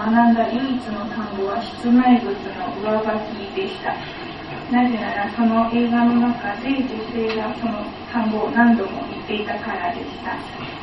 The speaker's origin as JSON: {"language": "Japanese", "country": "Jamaica", "second_language": "Japanese", "lives_now": "Japan", "said": "私はジャマイカと呼ばれるカリブ海が美しい島、火と水の国の出身です。日の出の国と呼ばれている日本に来て3年になります。"}